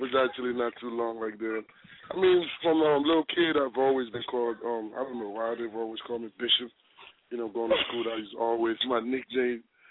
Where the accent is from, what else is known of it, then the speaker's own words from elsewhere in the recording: Nigeria; also born or lived in Baltimore, Maryland; now in Houston, United States; I'm from Nigeria, I used to live in Baltimore, Maryland, and now I'm in Houston, Texas.